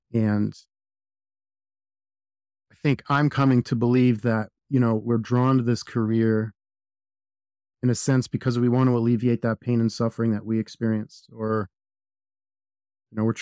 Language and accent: English; Concord, New Hampshire, United States; also born or lived in Arizona; Yeah, born and raised in New Hampshire, born in Concord, New Hampshire, which is ironically where I work now. The department I'm on, the fire department. Lived in New Hampshire most of my life. Did a short stint in Arizona when I was younger